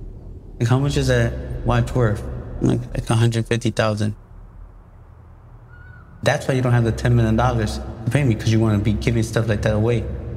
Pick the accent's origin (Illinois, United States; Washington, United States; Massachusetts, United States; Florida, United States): Illinois, United States; Chicago; Like, but I'm not from here. Like, I'm from Chicago, like, I could tell.